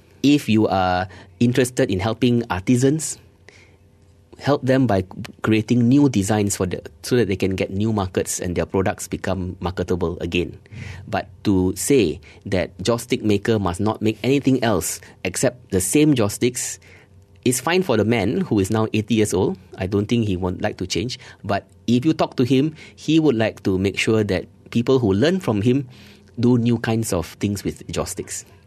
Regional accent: Georgetown, Penang, Malaysia; one of the major problems in a place like Georgetown, where we started, we as in Think City, and my hometown, very much featured in the book

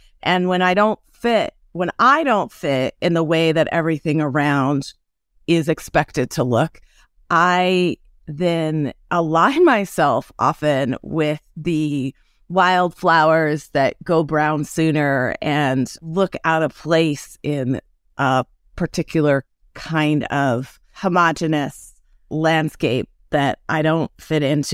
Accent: California, United States; also born or lived in Colorado; I think I also am a child of the American West. I was born in Colorado, raised in California, and I love this landscape.

